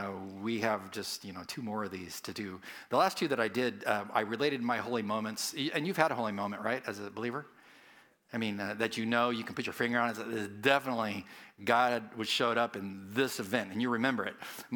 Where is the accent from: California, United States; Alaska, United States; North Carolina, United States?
California, United States; San Diego; I'm from San Diego, I'm used to the marine layer.